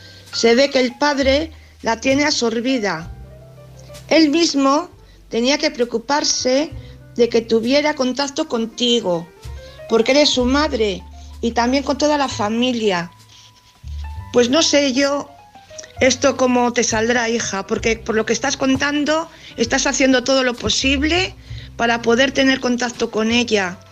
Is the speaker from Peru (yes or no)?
no; Valladolid, Castile and León, Spain; de Valladolid.